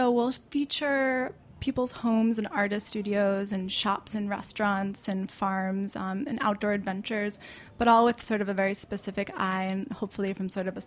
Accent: Hastings-on-Hudson, New York, United States; So I grew up in Westchester and Hastings on Hudson, and I went to school in SUNY New Paltz, so about an hour and a half north.

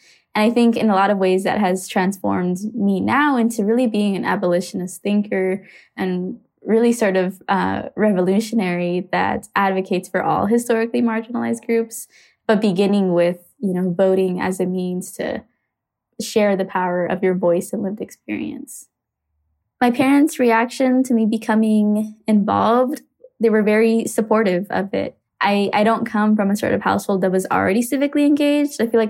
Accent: Arizona, United States; I grew up in a Guatemalan and Mexican household. So I think because I grew up in Arizona during a really interesting time, specifically during SB 1070

